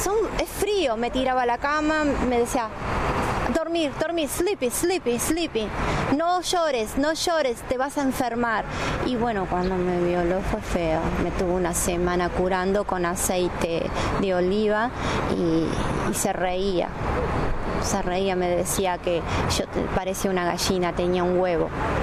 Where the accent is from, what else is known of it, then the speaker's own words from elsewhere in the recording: Uruguay; A mí, como uruguaya, me pisoteó.